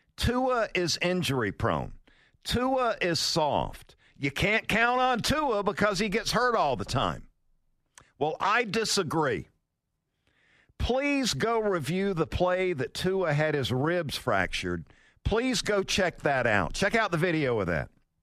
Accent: Valdosta, Georgia, United States; And Red Akins from my hometown down in Valdosta, Georgia.

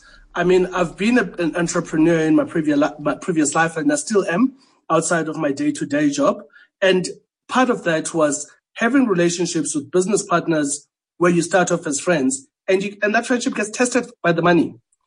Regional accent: Port Elizabeth, Eastern Cape, South Africa; I grew up in New Brighton in Port Elizabeth. People generally are happy there. And I come from a happy-go-lucky family.

